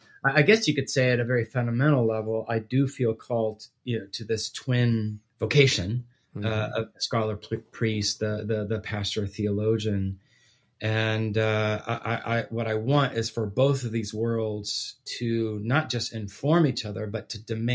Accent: Guatemala; I was born and raised overseas in Guatemala, missionary kid. And my parents put us, my sisters and myself, into an Austrian, a private Austrian school. So it was, we spoke English at home, Spanish with friends, German at school.

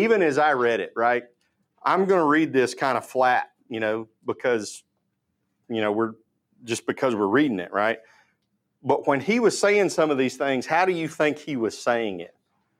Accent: Tennessee, United States; I grew up in Tennessee, and I tell people that if you grew up in Tennessee and you graduated from college, you don't move to Alabama.

